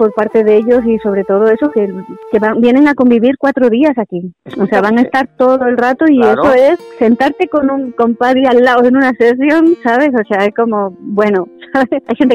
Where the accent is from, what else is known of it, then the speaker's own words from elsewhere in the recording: Cáceres, Extremadura, Spain; Había un señor mayor que me pregunta de dónde soy, le digo de Cáceres